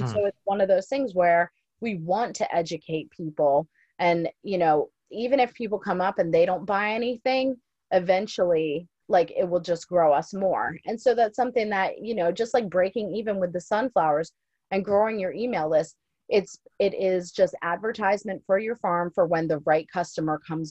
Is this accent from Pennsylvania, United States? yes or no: no; New Jersey, United States; now in South Carolina, United States; I'm from New Jersey originally, and my husband, he's from South Georgia. I am a transplant down here, and we are in like an area of South Carolina where everybody is originally from here pretty much.